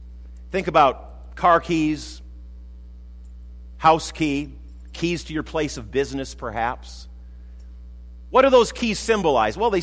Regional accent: Minneapolis, Minnesota, United States; When I was a young person growing up in Minneapolis, we lived in a large house on the southern edge of the city, large three-story house.

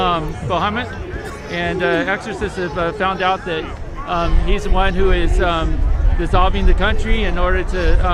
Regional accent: Nebraska, United States; I'm from Catholic Nebraska.

